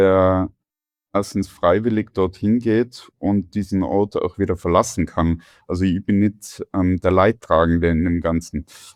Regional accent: Tyrol, Austria; je mehr sehne ich mich auch danach, meine Heimat zu dokumentieren. Also kommen Bilder Tiroler Brauchtümern oder von Bergbauern oder schönen Landschaften in meinem Kopf.

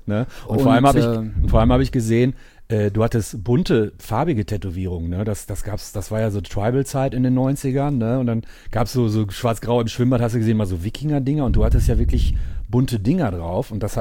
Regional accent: Gelsenkirchen, North Rhine-Westphalia, Germany; ich komme ja aus Gelsenkirchen

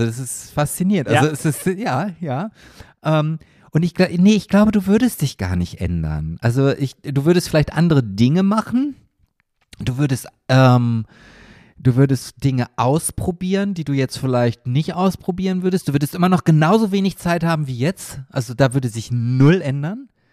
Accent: Germany

